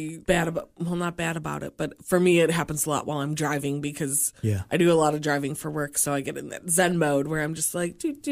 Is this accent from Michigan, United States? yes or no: yes; Michigan, United States; I came from Michigan where it's cold, really cold, mosquito season or construction barrels.